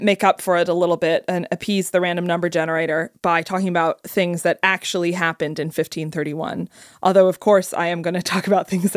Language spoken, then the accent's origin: English; United Kingdom; I'm British.